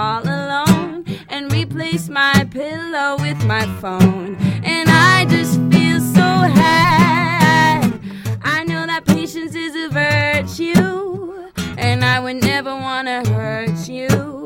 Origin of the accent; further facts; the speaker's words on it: Brampton, Ontario, Canada; also born or lived in Kitchener; No, I grew up in Brampton, so I grew up beside Toronto.